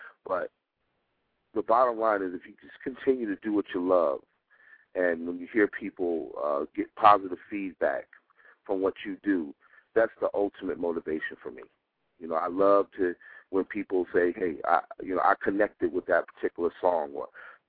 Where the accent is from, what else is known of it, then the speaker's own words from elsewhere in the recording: Newport News, Virginia, United States; So, and plus, I'm from Newport News, Virginia, so you know that's a great influence on me.